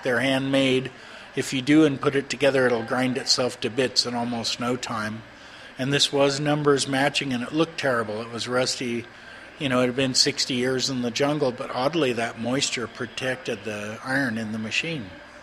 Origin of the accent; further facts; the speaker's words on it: United States; and I'm an American, so don't get me wrong on